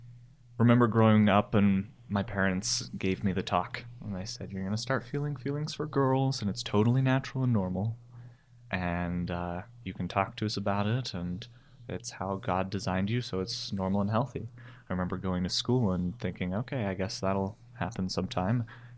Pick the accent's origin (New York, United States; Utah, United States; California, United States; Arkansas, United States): Utah, United States; St. George; also born or lived in Orem; I'm 22. I was born and raised in St. George, Utah. And got out of that town because it's too hot and too small. Moved to Orem for a couple years and then decided to move to a smaller town of only about 8,000 people.